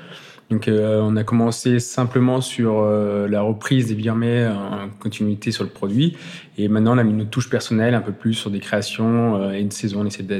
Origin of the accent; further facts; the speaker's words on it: Neuville-sur-Saône, Auvergne-Rhône-Alpes, France; J'ai grandi dans le Val du Rhône. J'ai grandi à Neuville-sur-Saône.